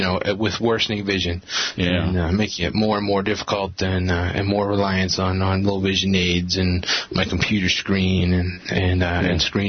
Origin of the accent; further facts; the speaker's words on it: Boston, Massachusetts, United States; I grew up in Boston, and I ended up going to the other side of the river to Cambridge